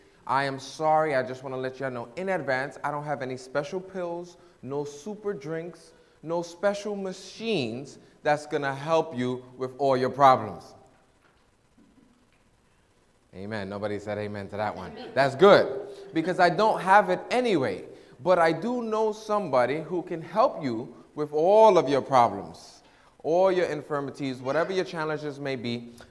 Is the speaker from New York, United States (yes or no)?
yes; New York, United States; Growing up in New York, your windshield wipers, it works all the time.